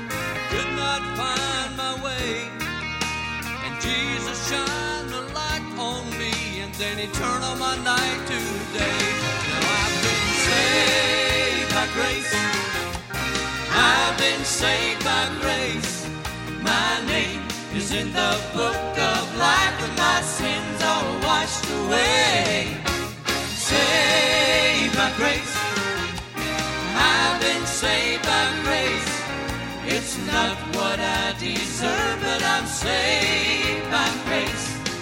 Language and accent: English; Troy, North Carolina, United States; I'm from Troy, North Carolina.